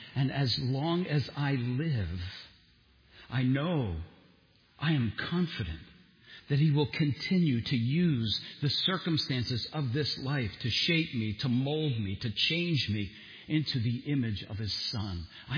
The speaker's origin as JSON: {"language": "English", "town": "Philadelphia", "region": "Pennsylvania", "country": "United States", "tie": "born or raised there", "said": "When I was 16 years old, after my family moved to Pennsburg, a friend that I grew up with in Philadelphia saw my father's name as she was reading the phone book."}